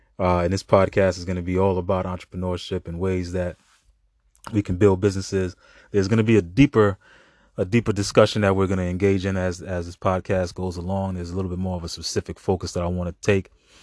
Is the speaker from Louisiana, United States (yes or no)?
no; Brooklyn, New York, United States; It all starts in Brooklyn, New York. I grew up in Brooklyn, New York.